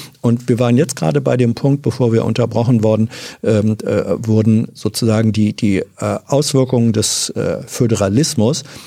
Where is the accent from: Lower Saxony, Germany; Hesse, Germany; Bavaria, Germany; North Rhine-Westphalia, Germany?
Lower Saxony, Germany; Hanover; Also ich bin zwar in Hannover aufgewachsen. Manche nennen das ja auch ein niedersächsisches Dorf